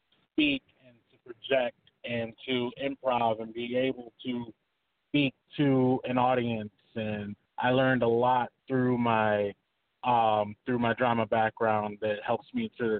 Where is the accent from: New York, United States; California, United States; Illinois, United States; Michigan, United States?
Michigan, United States; Detroit; just growing up in Detroit, you know, just there's such a rich boxing, you know, history